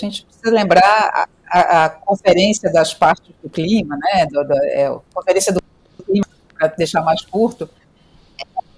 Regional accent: Cerrado, Brazil; para a região de onde eu venho, que é o Cerrado Brasileiro, né, que é o segundo maior bioma do Brasil

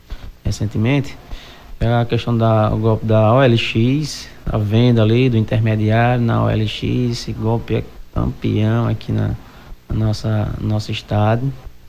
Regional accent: Rio Grande do Norte, Brazil; now in Acre, Brazil; Sou potiguar e agora acreano, né? Estou aqui há 2 anos, já me sinto em casa.

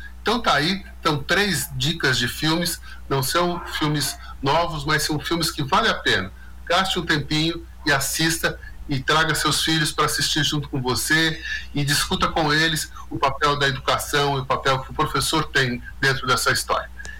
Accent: Brazil; daquilo que nós, como brasileiros, vivemos

